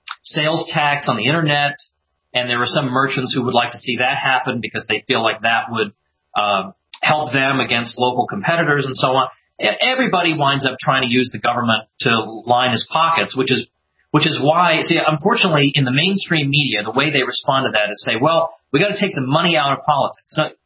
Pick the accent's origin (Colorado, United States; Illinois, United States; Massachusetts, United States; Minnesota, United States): Massachusetts, United States; Now, unfortunately, my old state of Massachusetts, which I'm sorry, I apologize, I'm from Massachusetts, is screwing that up